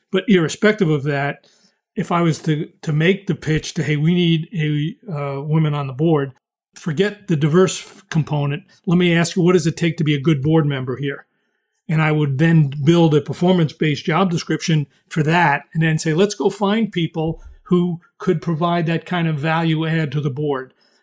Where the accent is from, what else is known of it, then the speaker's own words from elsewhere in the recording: New York, United States; I'm from New York and I've lost search assignments because I'm forceful